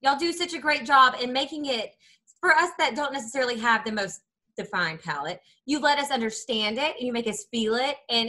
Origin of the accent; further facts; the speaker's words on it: Florence, Alabama, United States; Because I'm from Florence, Alabama, this teeny weeny town.